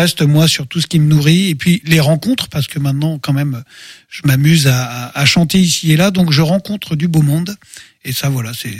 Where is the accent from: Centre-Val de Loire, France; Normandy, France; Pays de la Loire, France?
Pays de la Loire, France; Angers; Je suis né à Angers, je suis un angevin de pure souche en fait.